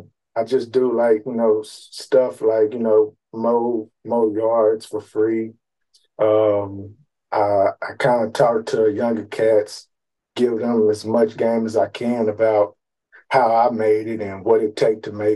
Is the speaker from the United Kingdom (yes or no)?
no; Magnolia, Texas, United States; also born or lived in Conroe; grew up. I was raised in Magnolia, Texas. Grew up in Conroe, and then growing up around there, it was a little different from Magnolia. Magnolia, small country town.